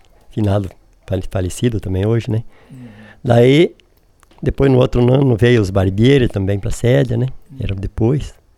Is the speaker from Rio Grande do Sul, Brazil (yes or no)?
yes; Palmeira das Missões, Rio Grande do Sul, Brazil; born there; now in Ampere, Brazil; aqui do tempo que vim do Rio Grande, lá no tempo passado, que era difícil isso aí